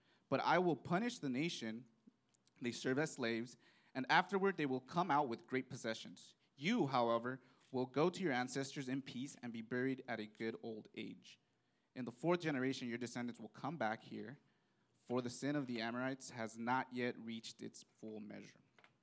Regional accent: United States; born there; I know I'm a gringo. I was born here in the States.

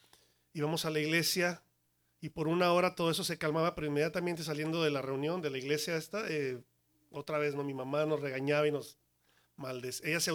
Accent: Guadalajara, Jalisco, Mexico; nos fuéramos a vivir a Guadalajara, que es donde yo nací, yo soy de Guadalajara.

